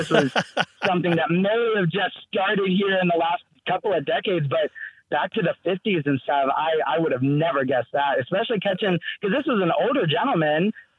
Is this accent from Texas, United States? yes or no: yes; Fort Worth, Texas, United States; I'm from Fort Worth, Texas.